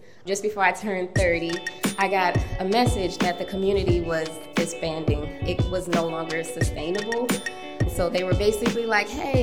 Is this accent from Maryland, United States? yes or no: yes; Baltimore, Maryland, United States; So I am from Baltimore. I was born in West Baltimore into a very large family.